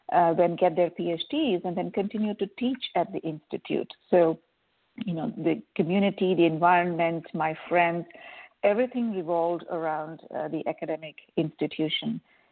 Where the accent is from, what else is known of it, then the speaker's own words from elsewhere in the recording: Mumbai, Maharashtra, India; So I was born in Mumbai, India, and essentially grew up in an academic environment.